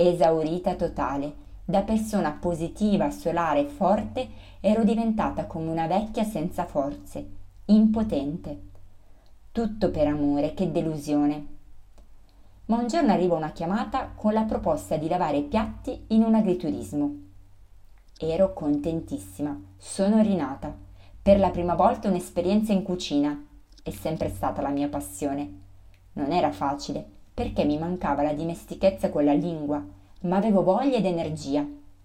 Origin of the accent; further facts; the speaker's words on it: Vinica, Eastern, North Macedonia; Italian is a second language; now in Italy; Mi trovo come nel mio paese a Vinica, in Macedonia, e cerco di essere rispettosa, di osservare le regole italiane, perché noi abbiamo raggiunto l'Italia, non lei noi.